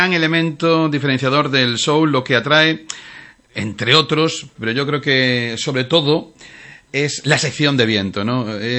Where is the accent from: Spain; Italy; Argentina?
Spain; Galicia; Bueno, sobre lo de que en Galicia gusta el soul, si se me permite, ¿eh?, es que gallegos y irlandeses somos los negros de Europa, ¿eh?